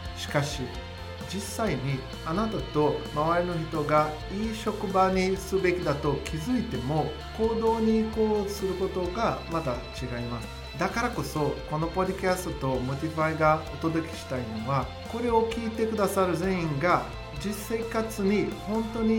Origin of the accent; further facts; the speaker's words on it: Brazil; 僕がブラジル人なんですけど